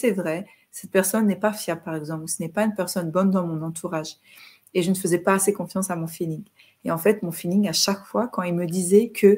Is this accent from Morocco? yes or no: yes; Morocco; mon message que j'ai en tant que Marocaine, en tant qu'Africaine, puisque mes racines sont en Afrique